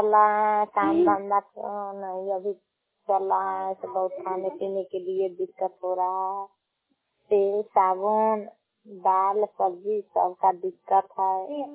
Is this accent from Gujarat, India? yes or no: no; Pakri, Bihar, India; ग्राम मधुबन है, पोस्ट पकड़ी पकोई है, जिला मुजफ्फरपुर है, थाना खरजा है, पकड़ी पंचायत के रहने वाली हूँ।